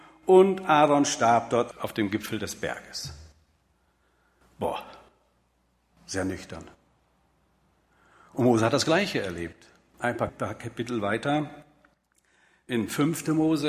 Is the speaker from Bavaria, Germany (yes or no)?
no; North Rhine-Westphalia, Germany; ich bin Beute-Westfale. Ich bin mit 10 Jahren nach Westfalen gekommen. Aber da sind doch so meine Kindheits- und jugendlichen Wurzeln hängen geblieben.